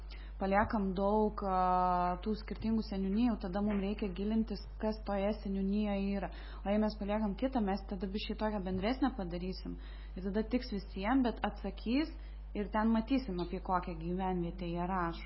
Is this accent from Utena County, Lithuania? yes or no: no; Lazdijai, Alytus County, Lithuania; now in Vilnius, Lithuania; Esu iš Lazdijų, bet gyvenu Vilniuje, tai ir jeigu pamatysiu tą anketą, tai pildysiu kaip Lazdijietė ir ten Veisiejietė.